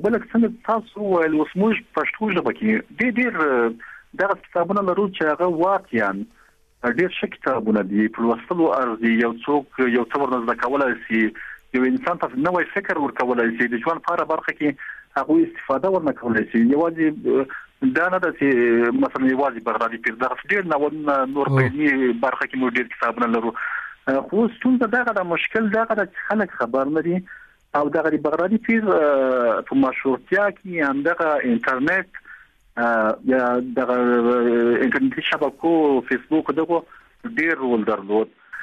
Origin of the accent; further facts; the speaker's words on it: Ghazni, Afghanistan; اوس زه خپل د غزنی دی ولایت یم